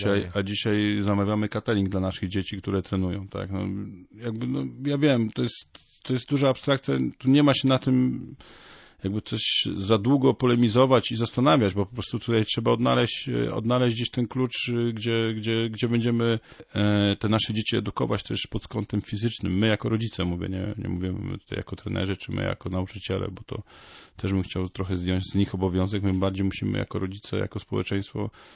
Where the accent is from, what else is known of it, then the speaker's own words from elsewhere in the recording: Polish coast, Poland; bo ja przyjechałem też jako chłopak z Wybrzeża